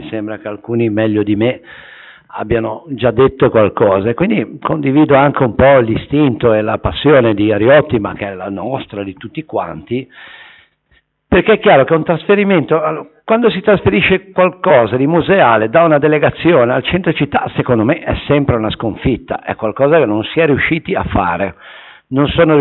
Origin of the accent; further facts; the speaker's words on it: Genoa, Liguria, Italy; io sono contadino, vengo dalla Val Bisagno, quindi il Bisagno non era navigabile